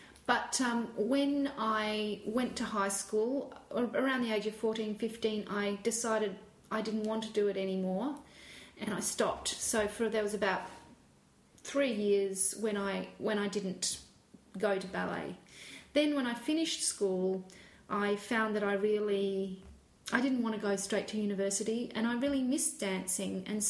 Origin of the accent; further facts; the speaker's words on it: South Australia, Australia; growing up in Australia. I spent 2 years as part of my childhood on a farm in South Australia, a very large and quite, in some ways, desert farm, or limestone